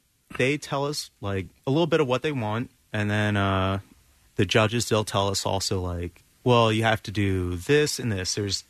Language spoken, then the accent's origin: English; Delaware, United States; I am from Delaware.